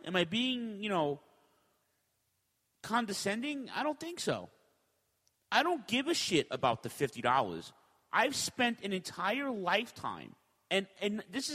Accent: New York, United States; I grew up in New York, so I know about the New York indie shows and the Jersey shows

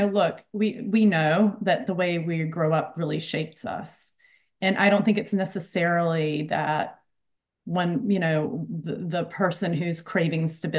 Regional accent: United States; now in United Kingdom; I'm in the US, obviously, here in the UK, and but like I can speak for, being an American, right?

